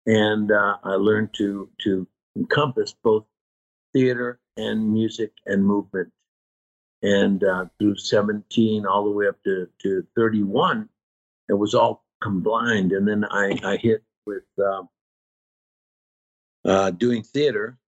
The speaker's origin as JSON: {"language": "English", "town": "Los Angeles", "region": "California", "country": "United States", "tie": "born or raised there", "said": "I was born and raised in East"}